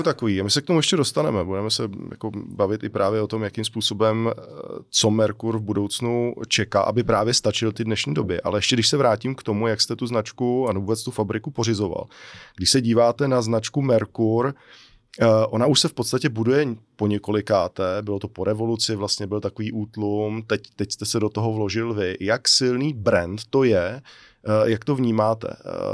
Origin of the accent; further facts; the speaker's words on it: Rokycany, Plzeň Region, Czechia; já jsem z Rokycan